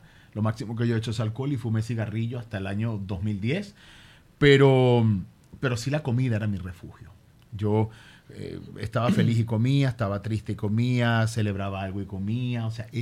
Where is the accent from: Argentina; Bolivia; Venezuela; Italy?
Venezuela; Caracas, Capital District; yo soy de Antímano, mi familia es de Antímano. De Antímano para